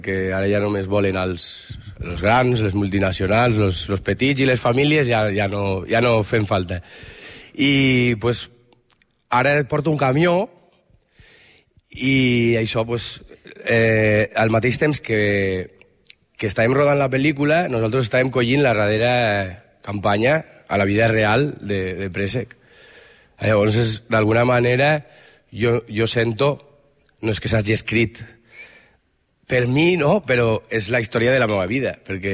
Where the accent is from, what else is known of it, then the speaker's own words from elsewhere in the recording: Fraga, Aragon, Spain; now in Tàrrega, Spain; Jo sóc de Fraga.